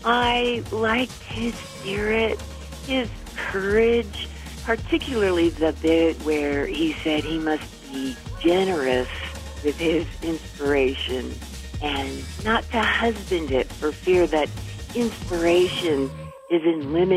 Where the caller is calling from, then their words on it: Chicago, Illinois, United States; I'm from Chicago.